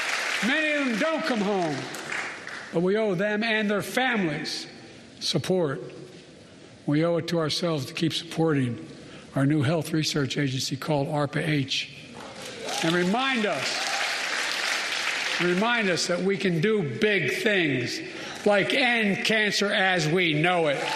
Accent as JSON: {"language": "English", "town": "Scranton", "region": "Pennsylvania", "country": "United States", "tie": "born or raised there", "also_born_or_lived": "Claymont, Delaware", "said": "I grew up in Scranton, Pennsylvania, in Claymont, Delaware, among working-class"}